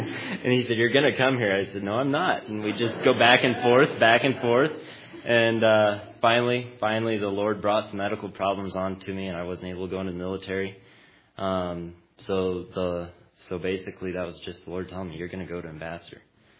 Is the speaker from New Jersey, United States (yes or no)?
no; Camp, Missouri, United States; I'm from Camp, Missouri.